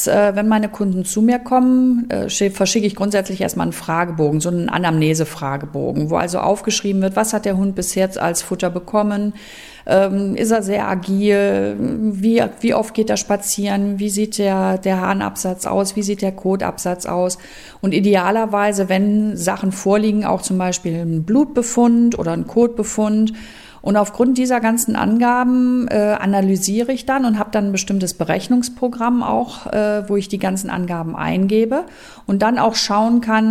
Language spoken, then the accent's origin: German; Velbert, North Rhine-Westphalia, Germany; also ich komme aus Velbert